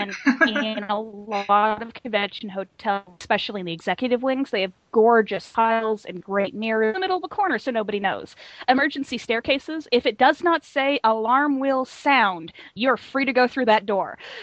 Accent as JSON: {"language": "English", "town": "Toronto", "region": "Ontario", "country": "Canada", "tie": "born or raised there", "said": "I was growing up in Toronto"}